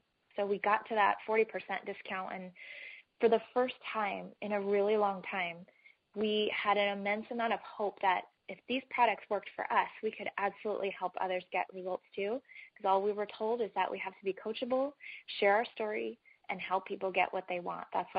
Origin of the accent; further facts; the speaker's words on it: Folsom, California, United States; I'm from Folsom, California, just a little town outside of Sacramento in northern part of the state.